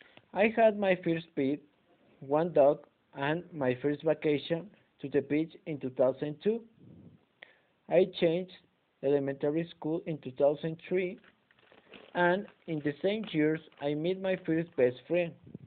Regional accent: San Jerónimo, Guerrero, Mexico; born there; English is a second language; I was born in San Jerónimo, Guerrero in 1996.

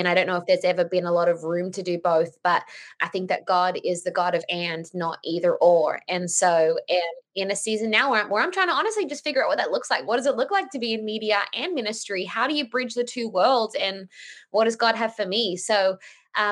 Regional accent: Australia; moved away as an adult; now in Los Angeles, United States; Well, I am an Aussie chick that moved to LA 8 years ago and good times all around.

